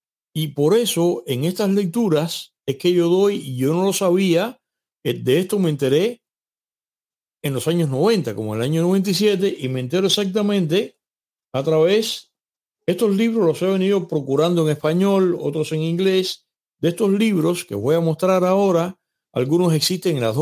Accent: Cuba; moved away; tuve que salir de Cuba para comenzar a enterarme de su vida personal

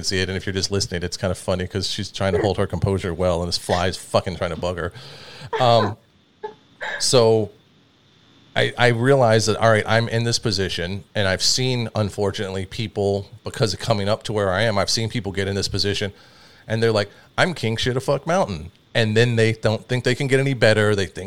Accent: the South, United States; So we were raised very strict in the South.

